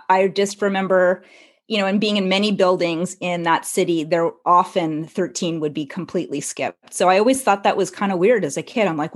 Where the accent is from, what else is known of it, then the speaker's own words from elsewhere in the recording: Montreal, Quebec, Canada; I grew up in Montreal.